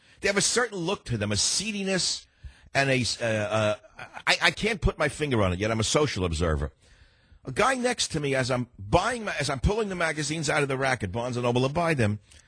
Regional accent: Bronx, New York, United States; I was a kid from the Bronx. We had no guns. No one in the family ever shot one, so far as I knew.

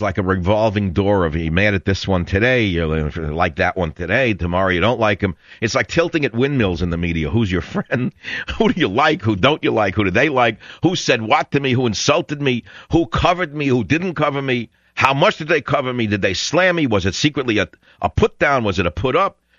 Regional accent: New York, United States; I'm from New York, and I could talk all night.

